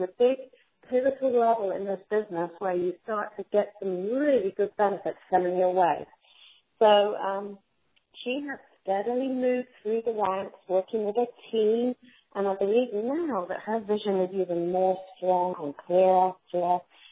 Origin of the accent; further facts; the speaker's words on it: United Kingdom; Of course, we have to watch that being British